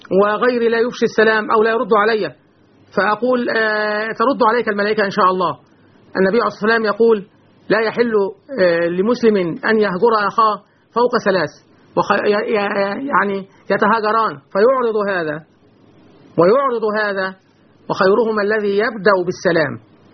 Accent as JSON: {"language": "Arabic", "country": "Egypt", "said": "بلدنا مصر"}